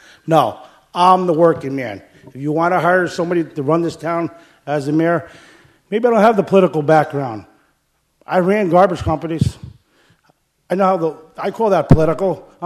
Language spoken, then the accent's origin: English; Stamford, Connecticut, United States; That's what people do if you're a Stamford native. I was born in Stamford Hospital. My father worked here in 1952 to 1975 and retired. I've been here all my life, going to school here and all that.